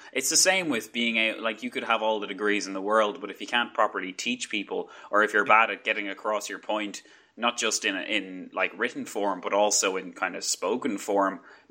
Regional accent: Ireland; I got told one time that they loved my English accent, which, as an Irish person, it's basically kicking me very low below the belt.

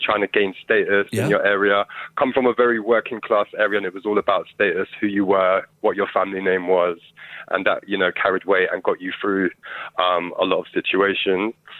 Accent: Bristol, South West England, United Kingdom; Okay, so my life, I grew up in Bristol, great city. Up until the age of like 18, I was very involved in gangs.

